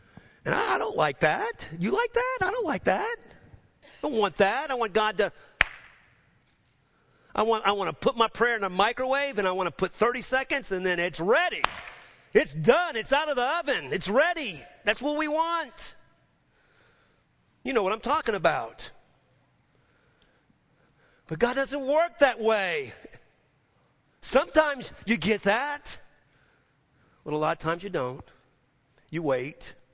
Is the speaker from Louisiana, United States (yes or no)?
yes; New Orleans, Louisiana, United States; I'm from New Orleans. I still don't know what they are.